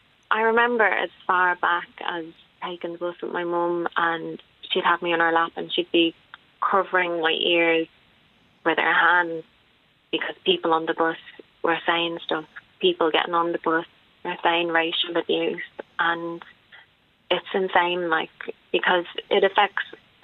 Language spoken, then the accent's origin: English; Ireland; I am too mixed race. My mum is Irish and my dad is Nigerian, and unfortunately I too received a lot of racism growing up in Ireland, and I still do to this day.